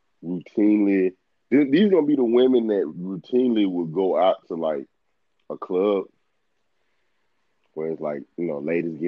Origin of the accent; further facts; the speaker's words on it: Southern United States, United States; I'm from the South, so this one thing I'm willing to budge on.